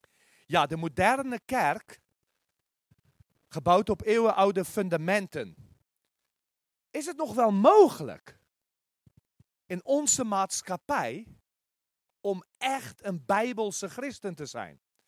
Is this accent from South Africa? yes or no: yes; South Africa; now in Netherlands; ik ben 1988 uit Zuid-Afrika gekomen, dus dit is inmiddels al bijna volgend jaar, februari, is het al 32 jaar geleden.